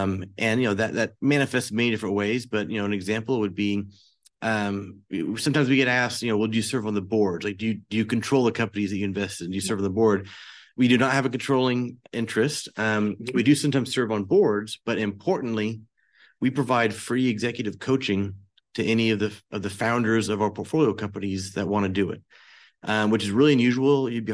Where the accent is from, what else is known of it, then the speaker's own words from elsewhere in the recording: Oklahoma, United States; But my background, I'm from Oklahoma originally. I've been all over, but always called Oklahoma home.